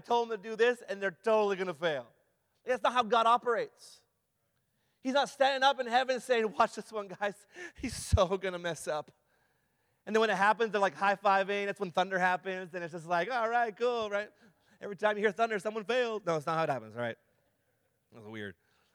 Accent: Ottawa, Ontario, Canada; I'm actually from Ottawa. I go to a church called Community Pentecostal Church.

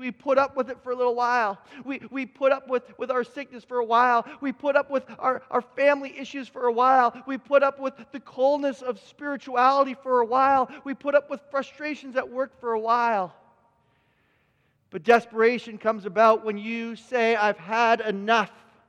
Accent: Canada; I love being Canadian, but there are these moments I desire warmer locations.

